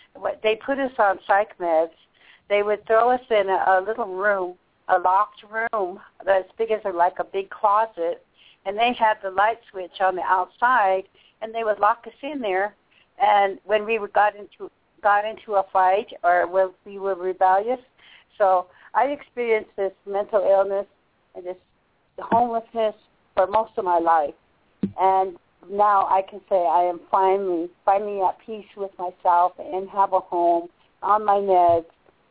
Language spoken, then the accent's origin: English; South Dakota, United States; I am from the Sichangu Lakota Nation. I am only one tribe only. I am not mixed. And from South Dakota. My mother abandoned me, and so that's when my homelessness began. I was raised in non-Native homes